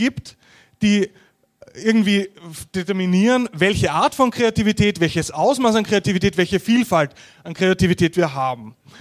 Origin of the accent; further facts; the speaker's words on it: Linz, Upper Austria, Austria; durfte ich an meiner Heimat-Uni, man hört's, in Linz, einen Vortrag zu diesem Thema halten